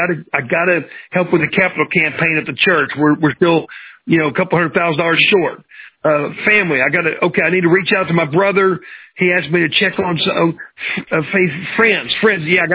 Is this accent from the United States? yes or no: yes; Tulsa, Oklahoma, United States; like I grew up in North Tulsa, and that wasn't the South Tulsa, the rich side of town. I grew up on the poor side of town.